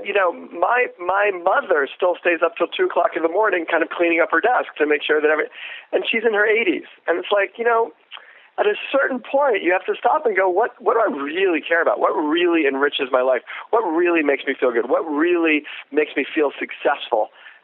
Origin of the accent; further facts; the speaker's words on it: New York City, New York, United States; Now, I'm from New York City. I've never been underneath a car in my life.